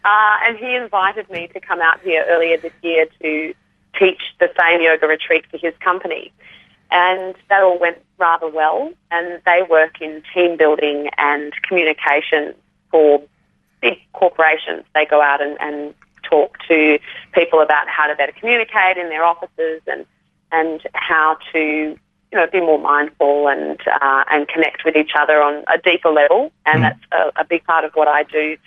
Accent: Perth, Western Australia, Australia; I always make a point of coming back to my hometown of Perth.

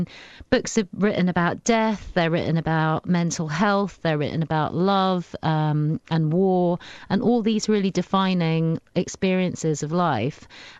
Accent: London, United Kingdom; I'm a second generation Indian. I'm a Londoner

